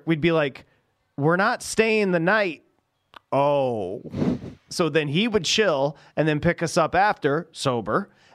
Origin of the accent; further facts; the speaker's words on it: Detroit, Michigan, United States; Maybe it was because growing up in Detroit or outside of Detroit, we would always just go through the tunnel to Windsor